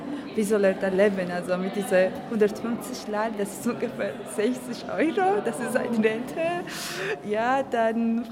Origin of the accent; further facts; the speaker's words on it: Georgia; German is a second language; moved away as an adult; now in Passau, Germany; also ich komme aus Georgien und studiere momentan hier in Passau, mache so Geografie und Tourismus.